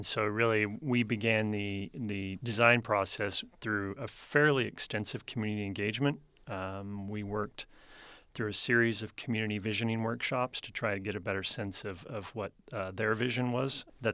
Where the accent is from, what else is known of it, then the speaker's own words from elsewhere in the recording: Arizona, United States; I'm a native of Arizona, fourth generation native, actually.